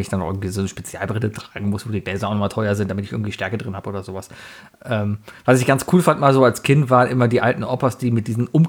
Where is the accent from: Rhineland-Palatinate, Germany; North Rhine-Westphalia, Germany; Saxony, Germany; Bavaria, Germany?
North Rhine-Westphalia, Germany; Cologne; Ich bin in Köln groß geworden, ja? Born and raised in Köln-Mauenheim. Bin groß geworden.